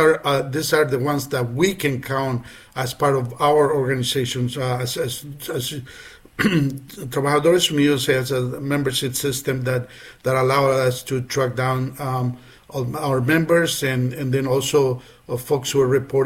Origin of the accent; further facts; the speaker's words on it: Paraguay; now in Washington, United States; I'm an immigrant myself. I've been living in the District of Columbia for over 25 years now. I'm originally from Paraguay, but a resident of the district since I moved to the country here in the U.S.